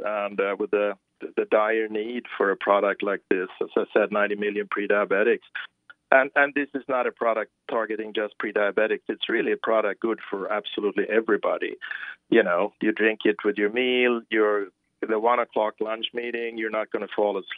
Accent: Sweden; It's a great idea, some people say, but we're more modest when we come from Sweden, you know.

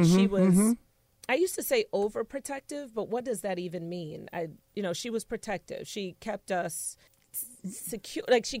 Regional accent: Philadelphia, Pennsylvania, United States; Well, I grew up in Philadelphia, in Mount Airy, with my mom and my younger sister.

